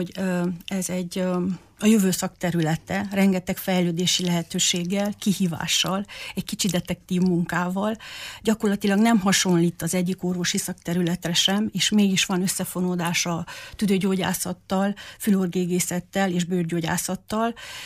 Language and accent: Hungarian; Csíkszentiván, Harghita, Romania; also born or lived in Târgu Mureș; Marosvásárhelyen születtem, a gyerekkoromat Csíkszentiványon töltöttem, az általános iskolát is itt végeztem